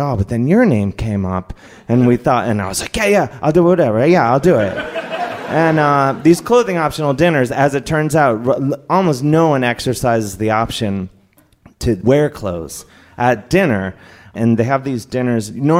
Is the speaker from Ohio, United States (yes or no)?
yes; Cleveland, Ohio, United States; I grew up in Cleveland.